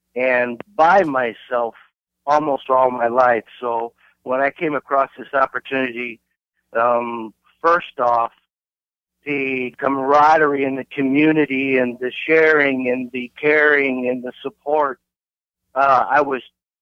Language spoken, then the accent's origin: English; Chicago, Illinois, United States; also born or lived in St. Louis; I'm originally from Chicago. I spent most of my adult life in St. Louis, working in and out of there. And I'm back in Chicago.